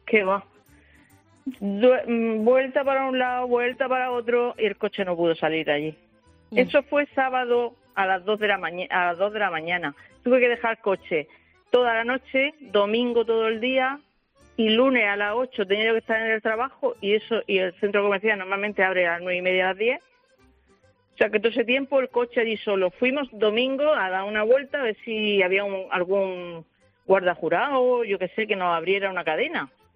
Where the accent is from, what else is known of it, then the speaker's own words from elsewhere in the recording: Murcia, Region of Murcia, Spain; Yo soy de Murcia y en septiembre la feria aquí de Murcia